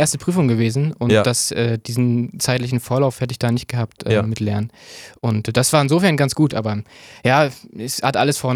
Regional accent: Rostock, Mecklenburg-Vorpommern, Germany; Der Landkreis Rostock ist auf jeden Fall richtig. Wir hatten das eben schon, ich bin auch Dorfkind, aber immer in Rostock zur Schule gegangen, habe hier einen relativ guten Freundeskreis auch. Also würde sagen, ich bin Rostocker Jung sozusagen.

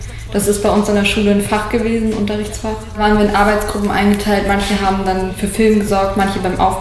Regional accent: Stuttgart, Baden-Württemberg, Germany; born there; Weil ich bin in Stuttgart geboren.

